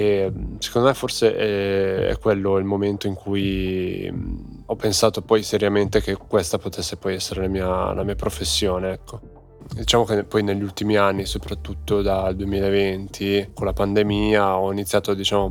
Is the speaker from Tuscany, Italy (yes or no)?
no; Novi Ligure, Piedmont, Italy; also born or lived in Genoa; Sono nato a Genova nell'89, ma sono cresciuto a Novi Ligure, in provincia di Alessandria, nel Basso Piemonte.